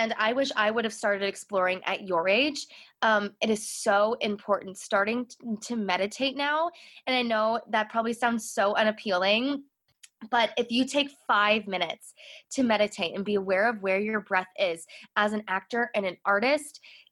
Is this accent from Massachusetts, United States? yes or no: no; Chicago, Illinois, United States; I grew up in Chicago, so I had access to Broadway in Chicago